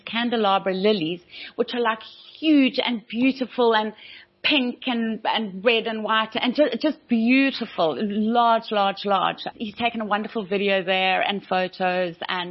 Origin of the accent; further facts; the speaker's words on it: KwaZulu-Natal, South Africa; But I grew up near Durban